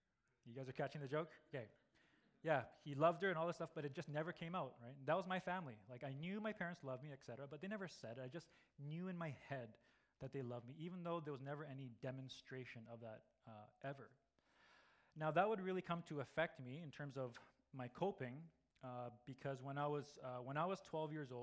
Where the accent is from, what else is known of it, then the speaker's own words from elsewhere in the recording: Calgary, Alberta, Canada; So I was born and raised in Calgary. My parents are Japanese. They were Japanese immigrants. They landed in Calgary in the early 70s. And growing up, I'm the youngest of four kids